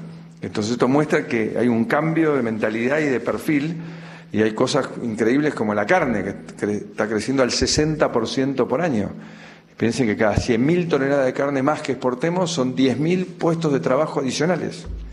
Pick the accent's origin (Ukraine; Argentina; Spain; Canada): Argentina; Y los argentinos, como los brasileños debe pasar, nos sentimos capaces, talentosos, de poder exportar nuestro trabajo al mundo.